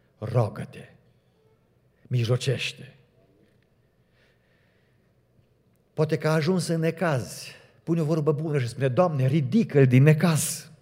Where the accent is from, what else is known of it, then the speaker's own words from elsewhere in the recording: Cluj-Napoca, Cluj County, Romania; Predicam cuvântul Domnului în Cluj, în biserica în care am crescut, în Mănășturi